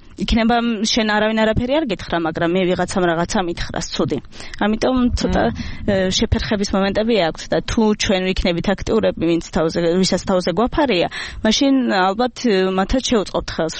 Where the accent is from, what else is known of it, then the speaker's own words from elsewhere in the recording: Adjara, Georgia; დაიბადე და გავიზარდე მაღალმთიანაჭარაში